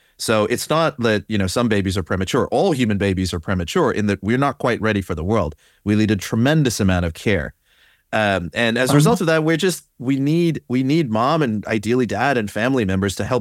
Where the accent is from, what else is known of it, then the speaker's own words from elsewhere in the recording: Botswana; I grew up in Botswana at a time when, you know, Mandela was voted into power.